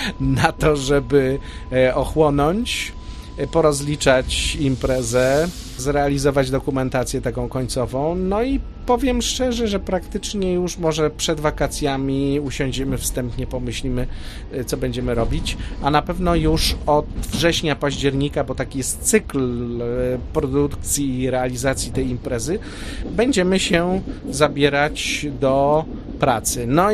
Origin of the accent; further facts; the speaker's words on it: Opole, Opole Voivodeship, Poland; bo po pierwsze jako Opolanin te miejsca wszystkie, które mijam, są mi sercu bliskie z dzieciństwa i nie tylko.